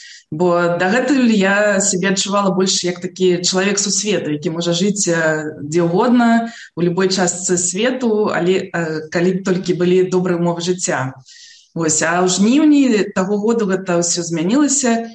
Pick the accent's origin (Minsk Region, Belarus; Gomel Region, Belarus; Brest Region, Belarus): Minsk Region, Belarus; Minsk; now in abroad; я нарадзілася і вырасла ў Мінску, навучалася ў французскай гімназіі, потым скончыла беларускі эканамічны універсітэт.